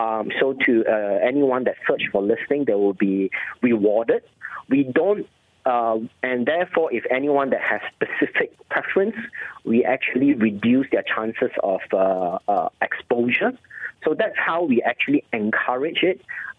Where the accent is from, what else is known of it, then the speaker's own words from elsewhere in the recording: Malaysia; I always say I'm a Malaysian first kind of guy.